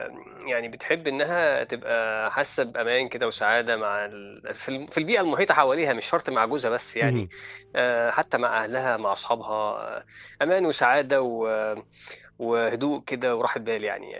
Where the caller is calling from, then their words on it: Cairo, Cairo Governorate, Egypt; من القاهره.